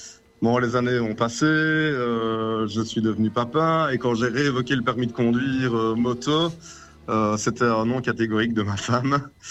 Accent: Belgium; now in Fontaine-Notre-Dame, France; Non, j'habite à Fontaine Notre-Dame, mais effectivement, je suis belge.

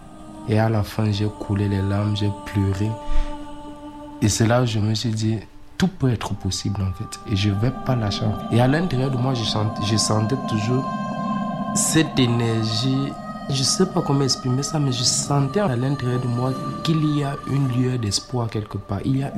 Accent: Cameroon; Je suis né au Cameroun, j'ai grandi au Cameroun et j'ai pratiqué en fait la danse hip-hop au Cameroun.

